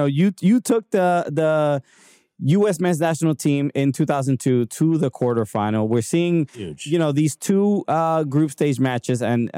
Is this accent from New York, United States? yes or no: yes; Brooklyn, New York, United States; I'm from Brooklyn. Alexis is from Newark, New Jersey, and lives in Brooklyn now.